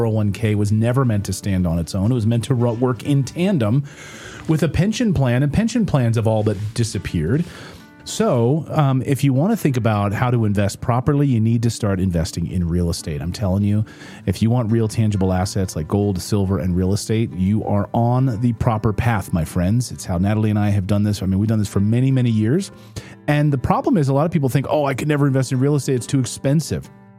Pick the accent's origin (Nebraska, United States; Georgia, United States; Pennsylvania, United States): Pennsylvania, United States; Philadelphia; I'm from Philadelphia.